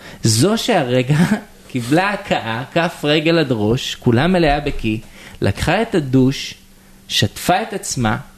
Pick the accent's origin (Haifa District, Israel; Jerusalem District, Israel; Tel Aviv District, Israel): Jerusalem District, Israel; Jerusalem; שגם אני ירושלמי